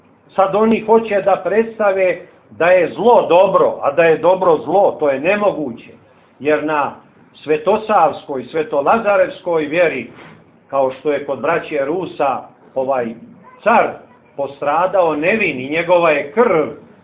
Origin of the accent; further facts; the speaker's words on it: Montenegro; mi kao Srbi iz Crne Gore